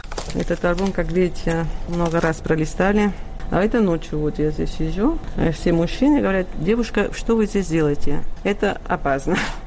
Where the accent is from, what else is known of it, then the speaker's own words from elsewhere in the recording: Spain; в моем родном городе, потому что в Испании